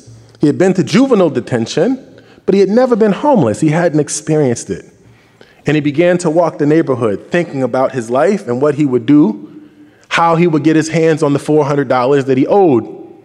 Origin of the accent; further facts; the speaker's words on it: Illinois, United States; In my home state of Illinois, you couldn't groom a dog until a legislative change happened.